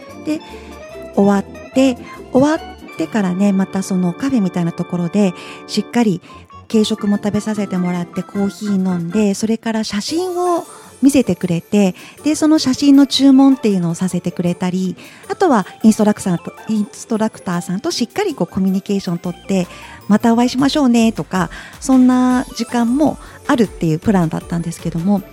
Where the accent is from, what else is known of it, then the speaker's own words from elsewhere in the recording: Nagoya, Aichi, Japan; で私は名古屋ですけど